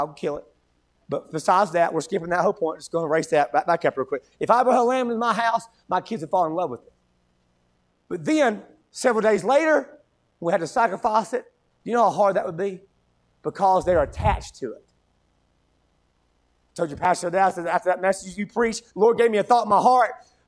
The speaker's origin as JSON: {"language": "English", "region": "Tennessee", "country": "United States", "said": "I'm from East Tennessee, so I got to keep looking at this paper"}